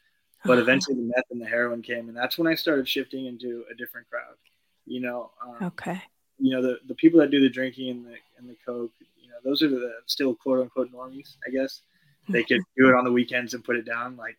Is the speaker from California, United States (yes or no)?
yes; California, United States; Well, I was raised on Central Coast, California, Rio Grande. I currently live in Santa Barbara.